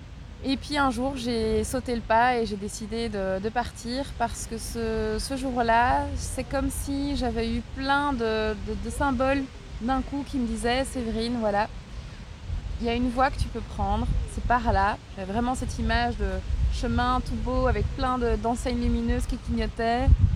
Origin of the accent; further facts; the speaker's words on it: Écaussinnes, Wallonia, Belgium; Je suis originaire d'Écossine, et ce qui n'est pas très loin en fait, hein, c'est à 10-15 minutes en voiture d'ici.